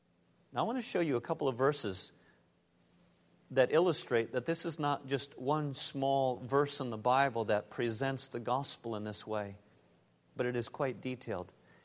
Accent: United States; Those of you who know me know that I am an American.

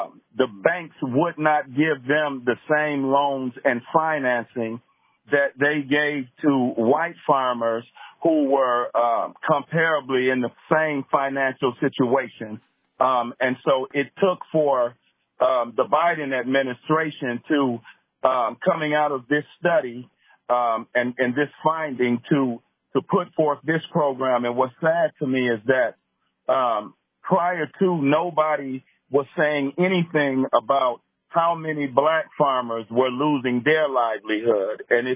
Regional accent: Milwaukee, Wisconsin, United States; I'm calling from Milwaukee. I'd like to tell you that I am an African-American male from Milwaukee

